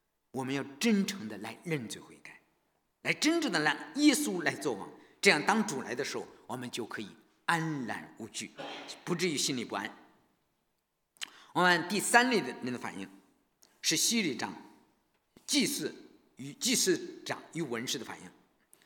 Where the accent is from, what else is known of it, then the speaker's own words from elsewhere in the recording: China; 我们不是我们中国人的姓氏啊